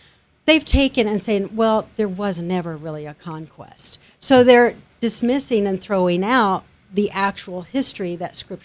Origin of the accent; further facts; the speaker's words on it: Fort Worth, Texas, United States; No, I'm originally from Fort Worth.